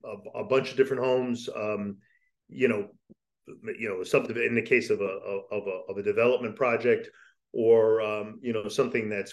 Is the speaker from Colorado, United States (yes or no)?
no; New York, United States; Now, I'm from New York.